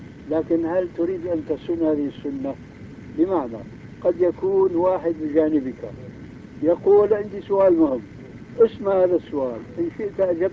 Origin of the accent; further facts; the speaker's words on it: Syria; على مذهب العام عندنا في سوريا